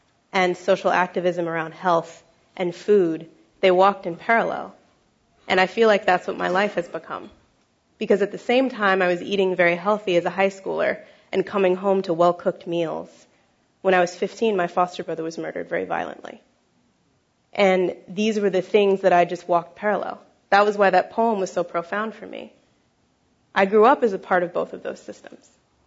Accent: Los Angeles, California, United States; as a young African American, a woman growing up in Los Angeles.

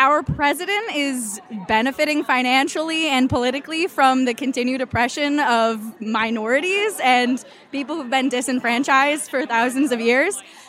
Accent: Rhode Island, United States; I am from Rhode Island, and I am 23 years old.

